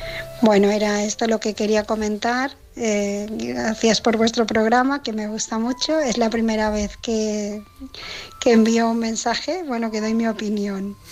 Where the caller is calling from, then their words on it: Barcelona, Catalonia, Spain; de Barcelona